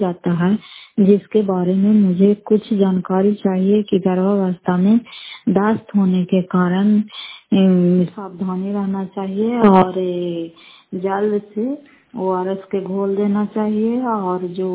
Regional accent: Fatehpur, Bihar, India; घर फतेहपुर, पंचायत मकरौता, जिला नालंदा, कराकसरा ब्लॉक की निवासी हूँ।

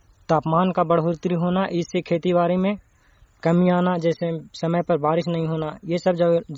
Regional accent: Nursarai, Bihar, India; मैं नूरसराय से हूँ।

